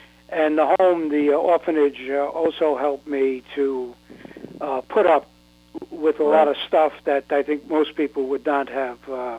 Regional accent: New York City, New York, United States; Well, you know, as a child in New York, growing up in New York, I was born in a welfare hospital, actually.

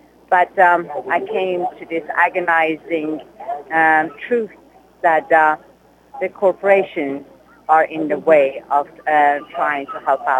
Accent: Iran; now in United States; Yes, originally I was born and raised in Iran, and I came for American dream over here

